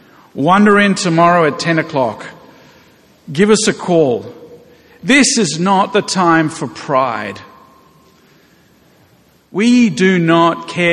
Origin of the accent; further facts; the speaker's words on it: Australia; accent: Australian; now in Houston, United States; I am American, that accent is Australian. So you're probably wondering, am I right? It is Australian, but I became American a year ago.